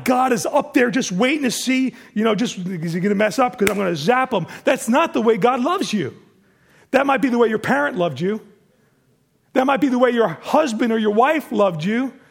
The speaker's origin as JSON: {"language": "English", "town": "Farmingville", "region": "New York", "country": "United States", "tie": "born or raised there", "said": "When I was young, I grew up on Waverly Avenue in Farmingville. It was a very busy street."}